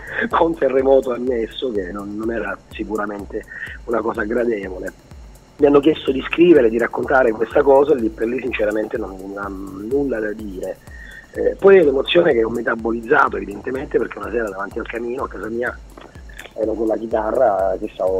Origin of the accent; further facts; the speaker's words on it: Abruzzo, Italy; sono abruzzese, abito nella zona fatidica, no, tra virgolette